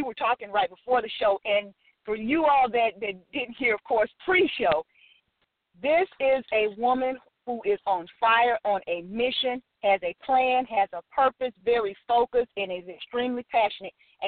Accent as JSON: {"language": "English", "town": "Chicago", "region": "Illinois", "country": "United States", "tie": "born or raised there", "also_born_or_lived": "Blytheville, Arkansas", "said": "I'm actually a Chicago native, but when I don't claim Chicago as my hometown, my second hometown is Blytheville, Arkansas."}